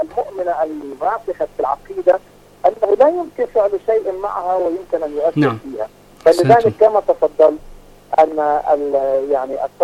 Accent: Lebanon; حتى عندنا في لبنان نجد بأن الكثير من يعني البيئة والنساء والرجال والكبار والصغار

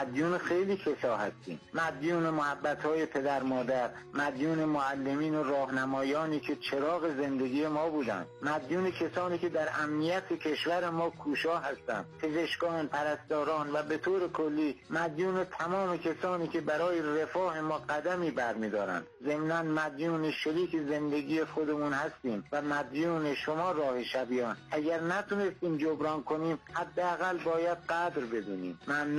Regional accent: Iran; من به عنوان یک ایرانی

